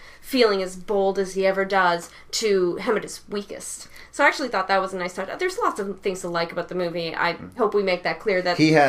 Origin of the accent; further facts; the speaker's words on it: Hamilton, Ontario, Canada; They shot most of it in my hometown of Hamilton.